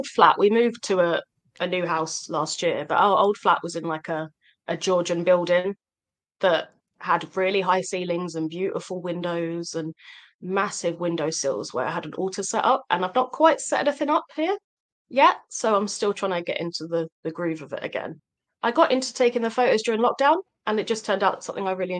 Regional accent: East of England, United Kingdom; accent: southern; now in Bristol, United Kingdom; I live in Bristol in the southwest, although I'm originally from Essex, East London kind of area. But I've been here for 12 years, so my accent's sort of neutralised a bit.

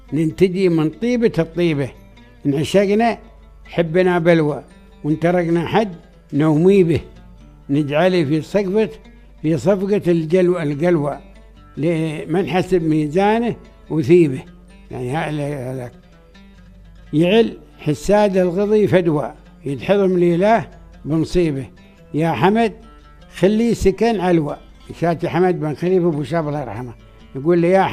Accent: United Arab Emirates; وهاي ما توجد إلا عندنا في الإمارات، دولة الإمارات

